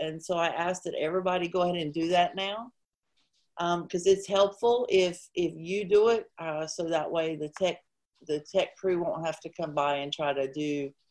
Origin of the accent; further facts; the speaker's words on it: Kansas City, Missouri, United States; from Kansas City, Missouri, and I am the information technology chair.